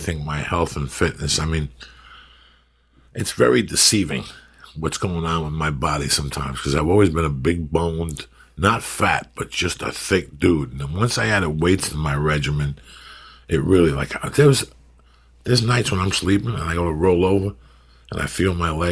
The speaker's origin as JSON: {"language": "English", "town": "North Bergen", "region": "New Jersey", "country": "United States", "said": "I come from the second hilliest town in the country. I come from North Bergen, New Jersey."}